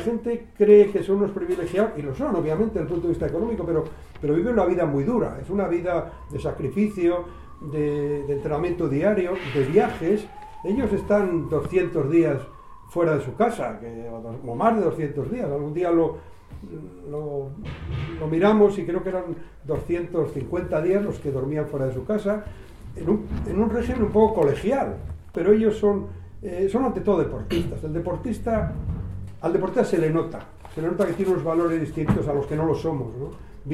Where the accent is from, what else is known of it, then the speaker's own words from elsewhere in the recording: Palencia, Castile and León, Spain; born there; O en Palencia, que es mi tierra de nacimiento.